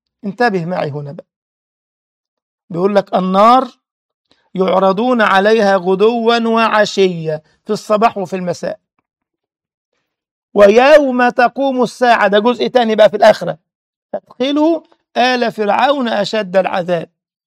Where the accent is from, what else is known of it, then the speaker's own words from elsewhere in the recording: Egypt; لما تجد مثلا وزير خارجية أمريكا كل سنة بيروح مولد السيد البدوي عندنا في مصر